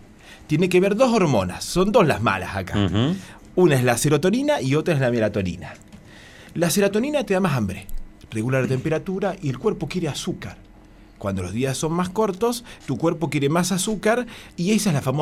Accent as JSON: {"language": "Spanish", "country": "Argentina", "said": "cená a las 10 como buenos argentinos otra vez."}